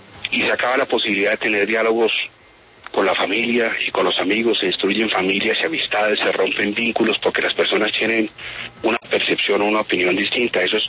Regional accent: Colombia; nosotros estamos hoy como sociedad es esta profunda división que tenemos como colombianos y entre colombianos

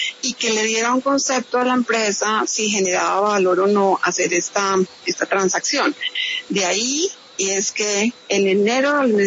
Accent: Bogotá, Bogotá D.C., Colombia; que a uno le debe importar como bogotano

